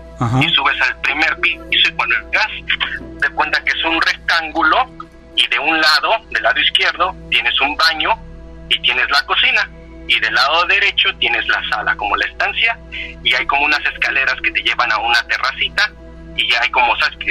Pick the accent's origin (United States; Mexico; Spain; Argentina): Mexico; moved away as an adult; also born or lived in London; now in Australia; Yo vivía en México hasta que tenía 19 años y yo me fui de México porque fui a estudiar a Inglaterra.